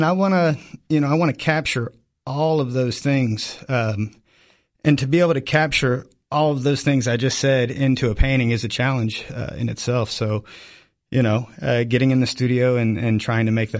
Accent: Albany, Kentucky, United States; and I grew up in Albany, Kentucky, which is about an hour north of here.

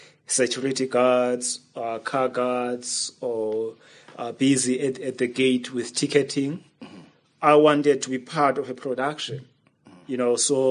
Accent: Makhanda, Eastern Cape, South Africa; And it premiered at the National Arts Festival in my hometown of Makanda in 2016.

